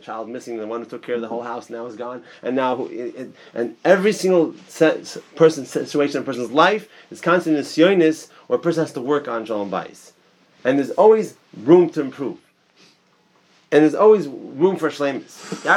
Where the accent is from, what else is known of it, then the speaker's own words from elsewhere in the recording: Florida, United States; She's from Lakewood, I'm from Florida.